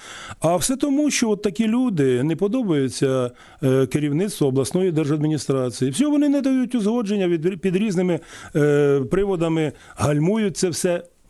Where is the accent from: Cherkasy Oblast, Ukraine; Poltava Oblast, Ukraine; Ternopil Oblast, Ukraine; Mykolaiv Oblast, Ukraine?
Mykolaiv Oblast, Ukraine; тієї ж моєї рідної Миколаївщини, яку ви згадали.